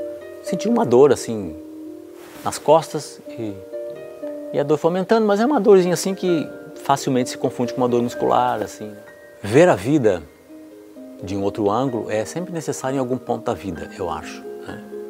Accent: São Paulo, Brazil; born there; Eu sou de São Paulo, nasci em São Paulo, porque meu pai estava estudando teologia na época em São Paulo, porque a minha família toda é do Sul.

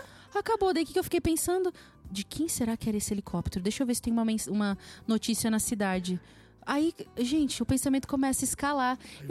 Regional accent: Santa Catarina, Brazil; also born or lived in Paraná; Eu nasci no Paraná e fui criada em Santa Catarina.

